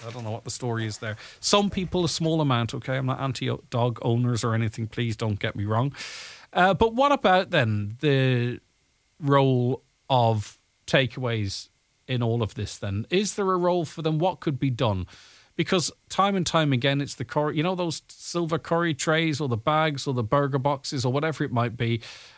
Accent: Crawley, South East England, United Kingdom; I'm from Crawley.

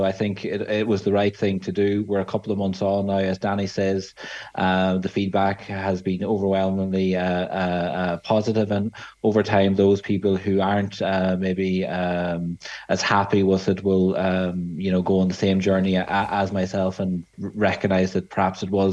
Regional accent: Clonmany, Ulster, Ireland; you hear from my accent, I'm actually from Donegal up there in Clamany out in Uris.

